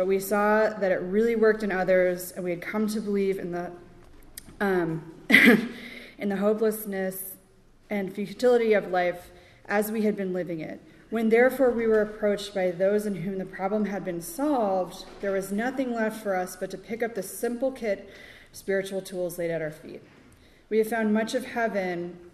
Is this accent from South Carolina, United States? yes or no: no; Connecticut, United States; And the household that I grew up in, I grew up in Connecticut, and I grew up here.